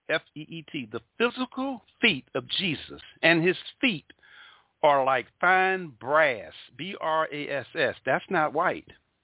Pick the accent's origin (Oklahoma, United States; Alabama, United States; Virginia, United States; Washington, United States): Alabama, United States; Mobile; I'm 61 years old. In 1983, in my hometown of Mobile, Alabama, that was the last hanging of a black man.